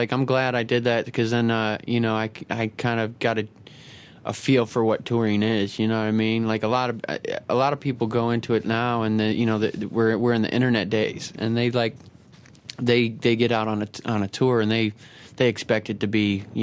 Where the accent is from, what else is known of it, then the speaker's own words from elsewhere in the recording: Dallas, Texas, United States; born there; Oh, I was Dallas.